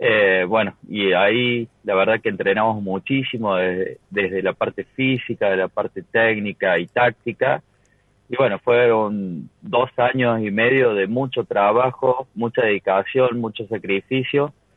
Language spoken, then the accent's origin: Spanish; Córdoba, Argentina; en nuestro caso que somos de Córdoba, cada una llegó a sus provincias